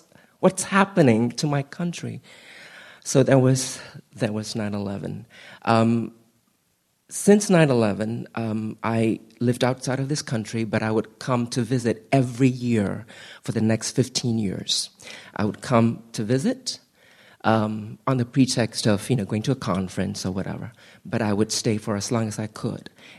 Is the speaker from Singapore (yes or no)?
yes; Singapore; moved away as an adult; now in Baltimore, United States; I grew up in Singapore, it's tropical, but never that kind of Baltimore heat.